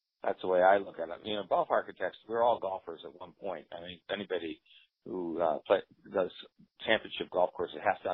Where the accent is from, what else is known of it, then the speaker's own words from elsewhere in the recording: New Jersey, United States; Well, I grew up in New Jersey and played Baltusrol many times.